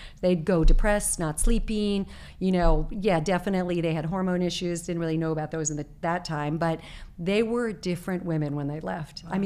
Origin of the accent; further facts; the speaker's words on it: Arizona, United States; I was growing up in Arizona